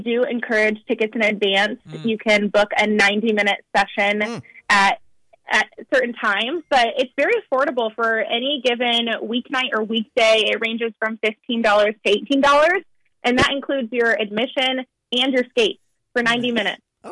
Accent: Zionsville, Indiana, United States; now in Indianapolis, United States; Born and raised in Zionsville, went to Ball State, and came back to Indianapolis to call it my home.

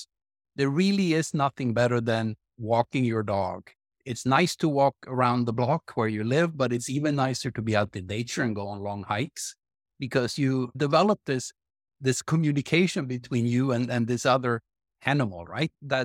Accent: Lapland, Sweden; You know, I grew up in Sweden, but not just anywhere in Sweden, but in Lapland. So all the way up north, right? Small town, 100 miles north of the Arctic Circle.

